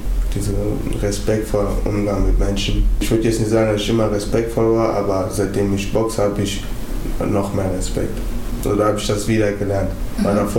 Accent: Wuppertal, North Rhine-Westphalia, Germany; Wuppertal ist so klein. Also wo ich ganz viele Sachen mit verbinde. Barm und Oberbarm. Und da, wo ich aufgewachsen bin, halt. So diese Ecken unter Barm.

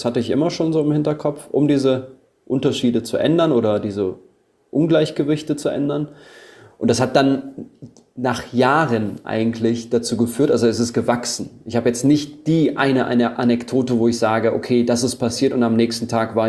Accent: Germany; Ich bin Deutscher mit diesen türkischen Wurzeln.

